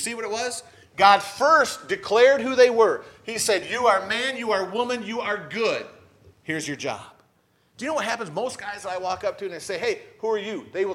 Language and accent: English; South Carolina, United States; When we first moved down to Florida, I moved to Florida from South Carolina. I grew up in ministry in South Carolina.